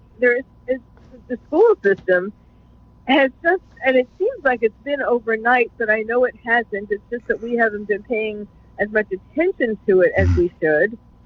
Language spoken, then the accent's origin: English; New York, United States; And so I start with the New York Post since I was born and bred in New York.